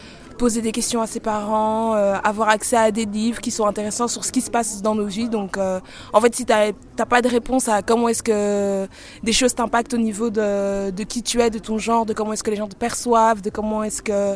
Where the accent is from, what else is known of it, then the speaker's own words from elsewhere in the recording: Brussels, Belgium; je suis bruxellois, j'habite à Bruxelles du coup